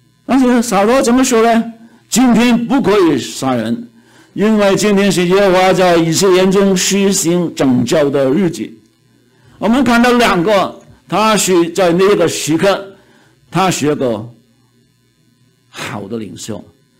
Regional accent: China; 我们中国人说丞相的肚中可以撑船啊

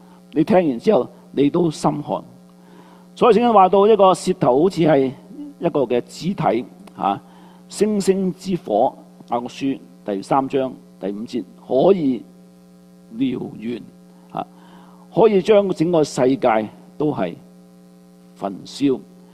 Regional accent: China; 特别我哋中国人吓、啊，有仇不报非君子吓、啊。

